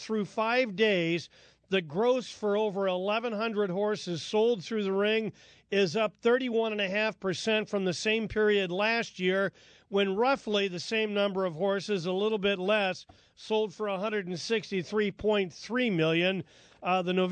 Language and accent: English; Los Angeles, California, United States; As a guy who grew up here in L.A., I grew up on Lafitte Penkai Jr.